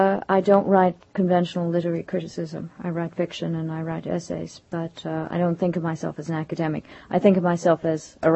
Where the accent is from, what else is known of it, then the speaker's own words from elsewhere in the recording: South Africa; what's interesting about growing up in South Africa relative to the novel